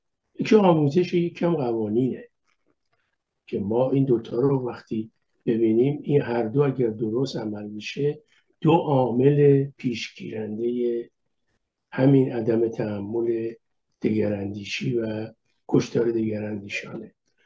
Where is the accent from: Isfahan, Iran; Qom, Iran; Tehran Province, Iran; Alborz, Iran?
Tehran Province, Iran; Tehran; خود من که تو جنوب شهر تهران توی همچون منطقه‌ای بزرگ شدم که منطقه سنتیه